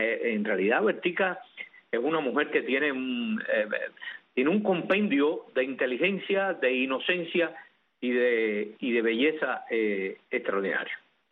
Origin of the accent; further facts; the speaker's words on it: Cuba; born there; yo nací en Cuba, e hice una carrera en Cuba de más de 50 años, cuando … porque comencé con 15 años